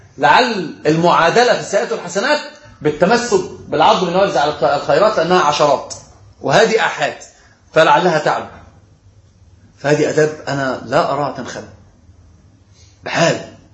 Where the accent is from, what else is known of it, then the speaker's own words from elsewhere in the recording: Upper Egypt, Egypt; وأنا صعيدي صعيدي، يعني رأسي ما ليست كالجزائريين فوقها